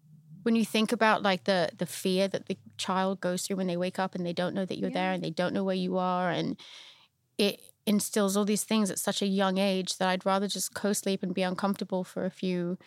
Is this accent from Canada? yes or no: no; England, United Kingdom; now in United States; But I never feel American. Mm. And then I go home to England and they tell me that I'm too American.